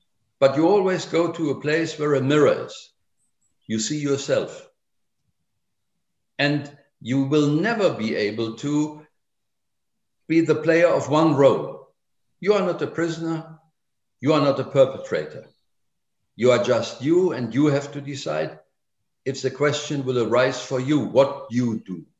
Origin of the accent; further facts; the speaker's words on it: United Kingdom; It's about my parents, the Japanese thing, the living in Britain, the rising, the growing up in Britain